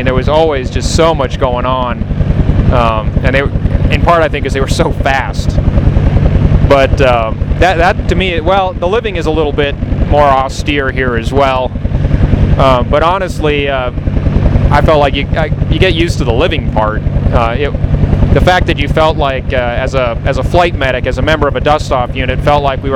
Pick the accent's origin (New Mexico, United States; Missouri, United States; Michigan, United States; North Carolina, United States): New Mexico, United States; Veguita; now in Albuquerque, United States; I grew up in Viejita. I actually live and work, or I live in Albuquerque and work in Santa Fe.